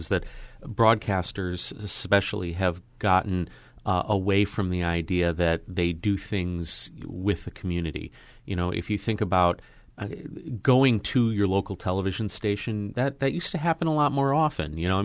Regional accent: Chicago, Illinois, United States; I grew up in the Chicago area, and I remember Ray Rayner

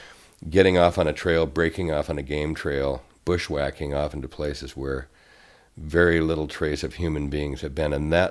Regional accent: Deer Lodge, Montana, United States; And so I was born in Deer Lodge. Deer Lodge certainly became huge in my memory from my earliest ages, you know, all the way through probably my freshman or sophomore year in high school.

